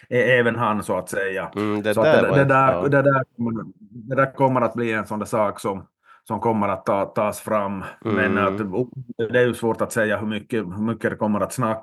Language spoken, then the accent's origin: Swedish; Finland; eftersom jag är från Finland och du från Sverige